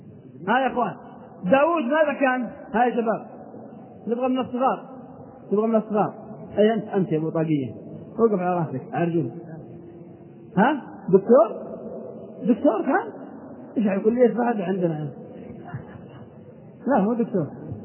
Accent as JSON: {"language": "Arabic", "town": "Unaizah", "region": "Al-Qassim", "country": "Saudi Arabia", "said": "وبالرياض عندنا وفي بلدنا القصيم حنيزة"}